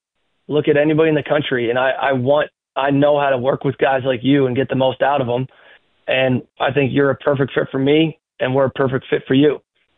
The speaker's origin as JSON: {"language": "English", "town": "Philadelphia", "region": "Pennsylvania", "country": "United States", "said": "You know, I came from the Philadelphia Big Five."}